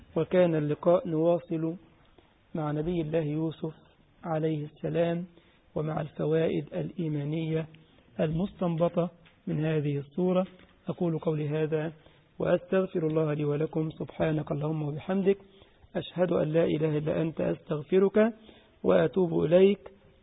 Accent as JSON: {"language": "Arabic", "country": "Egypt", "said": "عشان كده كنت دايما بقول للطلبه عندنا في مصر"}